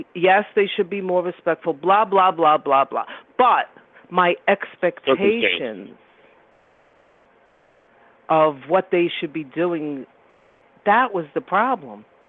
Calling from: New York, United States; I'm calling from New York.

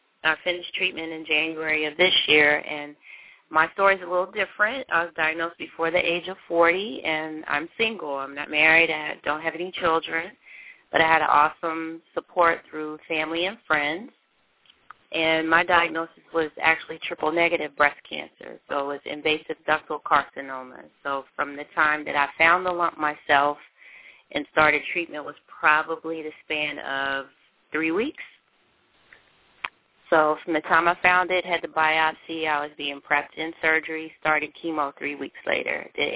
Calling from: Washington, District of Columbia, United States; I'm calling from Washington, D.C.

